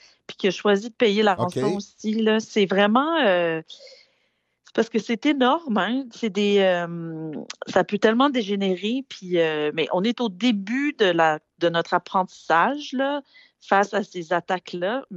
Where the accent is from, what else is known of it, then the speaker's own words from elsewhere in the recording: Quebec, Canada; on se rend compte que ça arrive ici, chez nous, au Québec